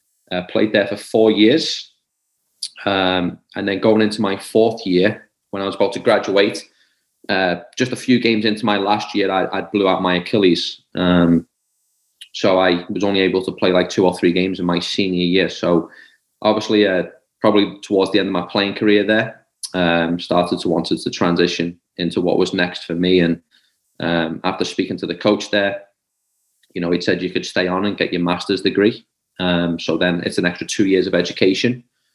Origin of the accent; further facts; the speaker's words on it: Liverpool, North West England, United Kingdom; born and raised in Liverpool, in Highton, Liverpool.